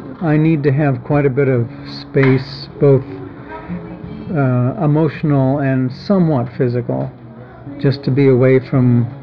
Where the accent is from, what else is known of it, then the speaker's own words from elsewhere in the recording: Oregon, United States; I grew up in the Umpqua Valley, not far from here. I claim the Umpqua as my home territory, rather than, say, Roseburg